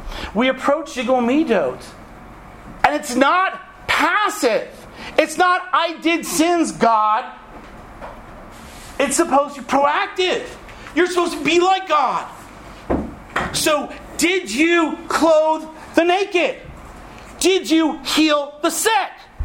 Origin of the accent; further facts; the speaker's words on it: Florida, United States; she visited my hometown in Florida, where people didn't have yeshiva backgrounds and really didn't understand Hebrew